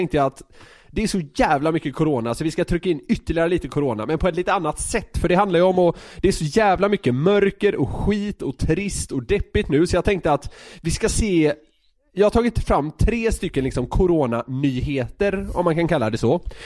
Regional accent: Södermanland, Sweden; Ibland låter det som att vi är lite skånsk. Ja, det är för att jag är sörmlänning.

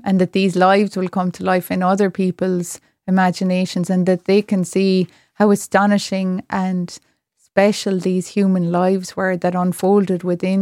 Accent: Munster, Ireland; now in Cork, Ireland; I'm from Clare originally. And I get heckled when I go home to Clare because of my accent.

